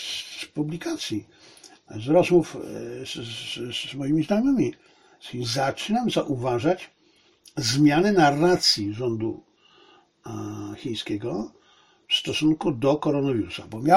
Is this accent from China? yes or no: yes; China; ja jestem Chińczykiem, bo ja doskonale rozumiem swoich ziomali z dowolnego miejsca Chin